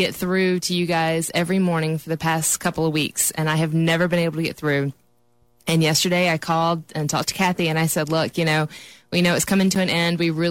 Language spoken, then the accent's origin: English; Grand Bay, Alabama, United States; I am from Grand Bay, born and raised right here, and I currently work at the History Museum of Mobile downtown on Royal Street.